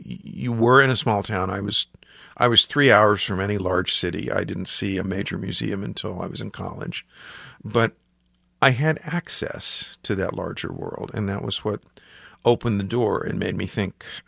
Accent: Sikeston, Missouri, United States; In my hometown, Sykeston, 50 years ago.

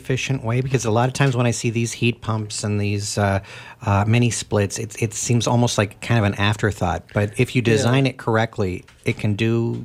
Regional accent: Colorado, United States; I grew up in Colorado where it was hotter, but it was drier. We didn't have AC.

